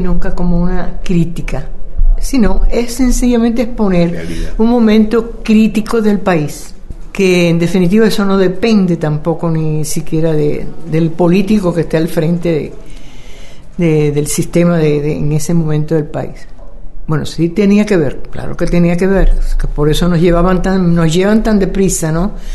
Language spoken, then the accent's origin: Spanish; Cuba; en un momento crítico en mi país, en Cuba.